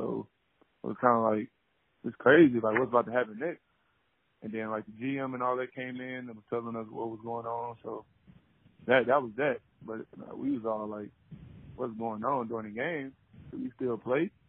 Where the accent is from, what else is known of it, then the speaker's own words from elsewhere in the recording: Houston, Texas, United States; it was a culture shock for me because I was coming from Houston, big city.